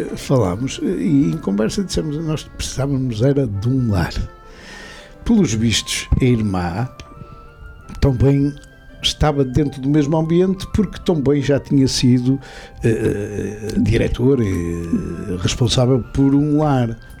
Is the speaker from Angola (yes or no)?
no; Nogueiró, Braga, Portugal; eu desde pequeno nasci no Nogueiró e vivi sempre com São José de Cluny